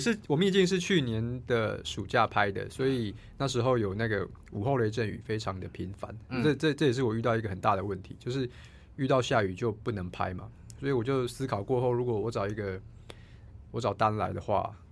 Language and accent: Chinese; Chiayi, Taiwan; also born or lived in Tainan; 是因为我从小在嘉义长大的嘛。嗯，那我上高中到大学是在台南长大的。